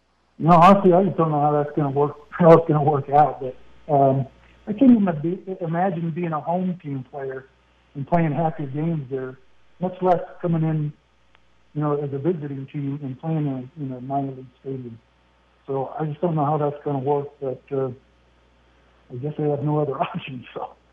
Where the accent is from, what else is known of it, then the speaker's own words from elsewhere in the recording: California, United States; growing up in the South Bay